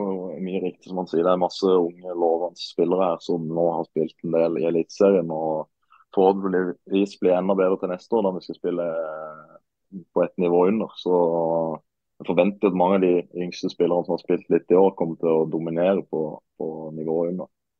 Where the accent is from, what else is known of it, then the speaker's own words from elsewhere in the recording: Marnardal, Agder, Norway; Julaften den tilbringes hjemme i Marnardal sammen med mor og far, og min brors og min søsters familie.